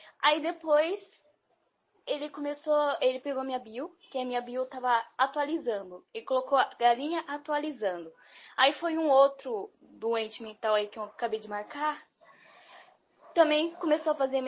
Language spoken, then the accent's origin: Portuguese; São Paulo, Brazil; E eu sou paulista.